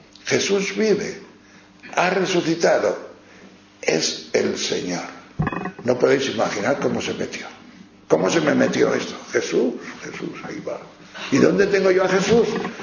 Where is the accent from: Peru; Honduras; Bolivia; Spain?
Spain; León, Castile and León; now in Madrid, Spain; Y entonces yo iba a Palencia, Palencia con P, aunque yo soy de León, pero vivía allí mis padres.